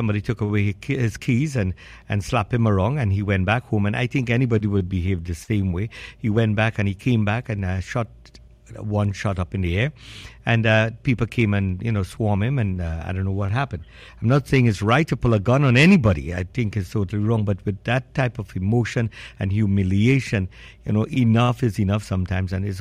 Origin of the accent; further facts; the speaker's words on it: Trinidad & Tobago; We, as East Indian, enough about fighting against each other. Trini Indians and curry chicken and chicken curry.